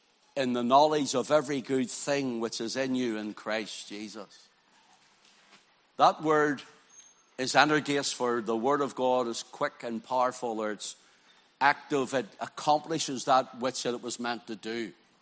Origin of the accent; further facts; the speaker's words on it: Belfast, Northern Ireland, United Kingdom; accent: Belfast; When we first started going to America, and they just could not understand my Belfast accent whatsoever. I've had to try, I know it's still there, like, but I had to try and really try and refine it.